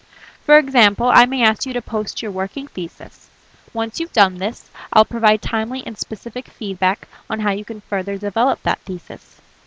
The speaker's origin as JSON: {"language": "English", "region": "Colorado", "country": "United States", "said": "I'm from Southern Colorado, and I've been an advisor here at UMUC since February 2010."}